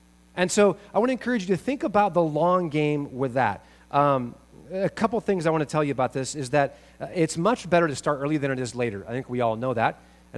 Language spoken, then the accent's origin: English; Spokane, Washington, United States; I have a really good friend of mine I grew up in Spokane